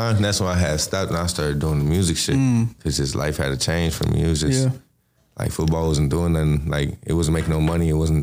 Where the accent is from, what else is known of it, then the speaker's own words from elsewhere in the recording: Las Vegas, Nevada, United States; Yeah, born and raised in Vegas.